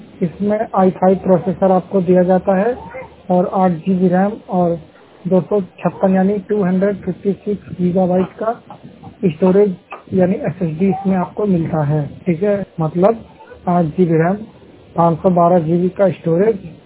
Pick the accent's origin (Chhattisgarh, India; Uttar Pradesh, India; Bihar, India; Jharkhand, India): Bihar, India; now in Delhi, India; बिहार से सिवान जिले का रहने वाला हूँ। अभी रिसेंटली फिलहाल दिल्ली में रहता हूँ।